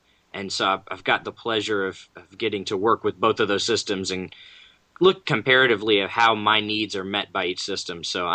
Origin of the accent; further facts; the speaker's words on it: Nacogdoches, Texas, United States; I am from Nacogdoches, Texas. That's in the southeast. Well, really, it's further east Texas.